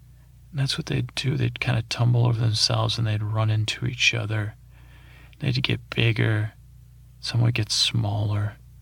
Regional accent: Syracuse, New York, United States; I grew up in Syracuse, New York. Most of you, some of you know that, some of you don't.

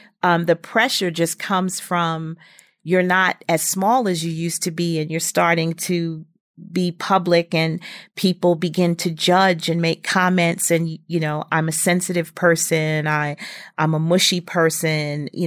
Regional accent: Brooklyn, New York, United States; he liked the fact that I was from Brooklyn and from his neighborhood.

